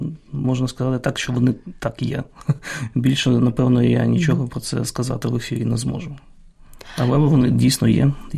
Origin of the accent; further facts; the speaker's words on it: Sevastopol, Ukraine; я сам з Севастополя, півроку прожив в окупації до вересня. 2014 року.